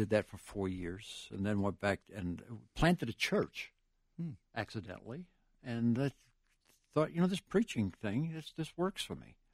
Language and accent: English; Maine, United States; Well, I grew up in Maine, and my dad ran shoe factories and was walking around alcoholic.